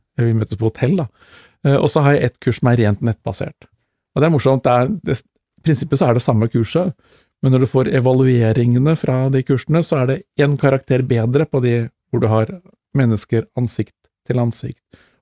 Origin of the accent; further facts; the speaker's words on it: Levanger, Trøndelag, Norway; also born or lived in Kongsberg; Ja, som du hører så er jeg trønder, født og vokst opp på Levanger, og ble tidlig eksportert sørover fordi familien min flyttet til Kongsberg.